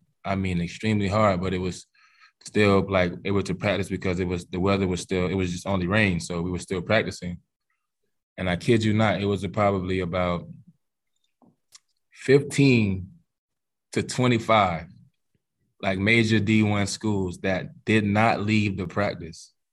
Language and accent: English; Florida, United States; Like, I mean, we're all athletes from South Florida.